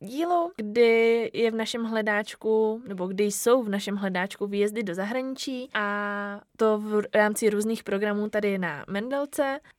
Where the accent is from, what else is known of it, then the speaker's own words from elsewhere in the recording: Brno, South Moravian Region, Czechia; Říkám, no já jsem z Brna.